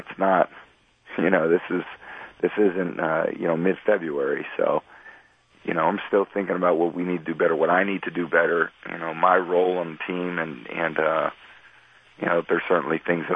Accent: California, United States; You know, growing up in the Bay Area, and they got a great appreciation for baseball too.

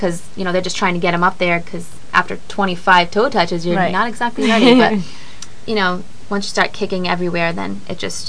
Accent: Rhode Island, United States; oh, you're from Rhode Island? I'm from Rhode Island too.

